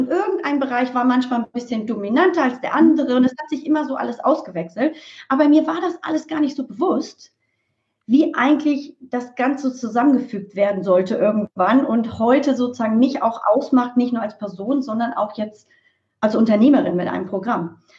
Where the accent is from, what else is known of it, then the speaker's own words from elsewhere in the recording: Bremen, Germany; Jahrgang 73, geboren und aufgewachsen in Bremen, Abitur gemacht, dann mit der Idee, mal später Medizin zu studieren, nach Würzburg an die Uniklinik und bin Krankenschwester geworden.